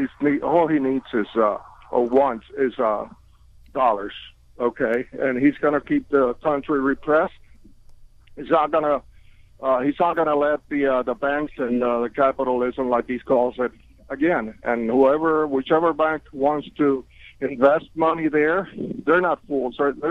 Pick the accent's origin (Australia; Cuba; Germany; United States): Cuba; moved away; I came from Cuba in 1960, and I'm 69 years old with my parents.